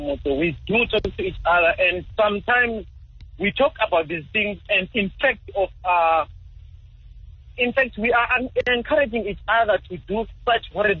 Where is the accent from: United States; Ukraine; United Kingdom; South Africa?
South Africa; Really, I think as South African men, we've become monsters.